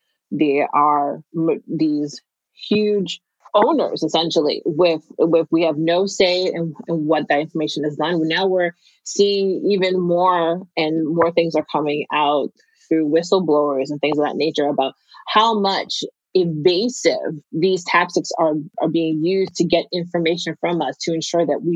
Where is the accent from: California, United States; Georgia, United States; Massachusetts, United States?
Massachusetts, United States; Boston; I'm originally from Boston. So the Boston schools were the very first to really get integrated into Facebook.